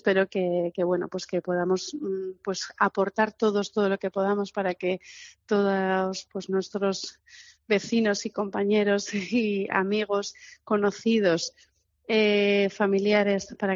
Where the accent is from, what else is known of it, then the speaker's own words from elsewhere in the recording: Valencian Community, Spain; Para nosotros, somos valencianos, hay una parte muy importante de nuestro ser, de nuestra esencia, que está ahí